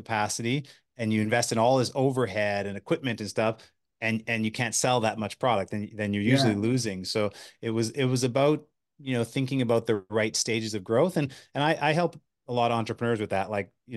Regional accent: Manitoba, Canada; I'm a Canadian, born in the prairies of Manitoba, and grew up here.

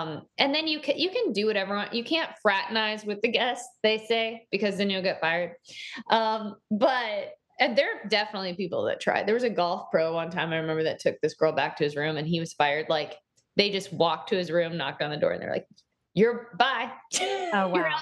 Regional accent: Dallas, Texas, United States; Well, I grew up in Dallas, in Texas. I have two older brothers.

